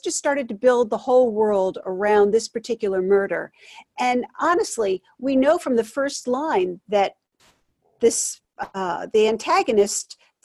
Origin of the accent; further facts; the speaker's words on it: Poughkeepsie, New York, United States; I grew up here in Poughkeepsie, New York, and in 1969, of course, I'm dating myself